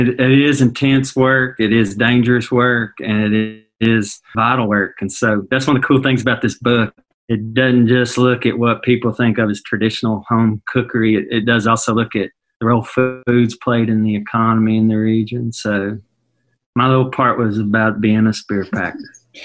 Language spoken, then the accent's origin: English; Kentucky, United States; It's like, it's a wonderful fast food place in my hometown. And the book includes another essay by a woman that whose family grew up in Harlan County where I did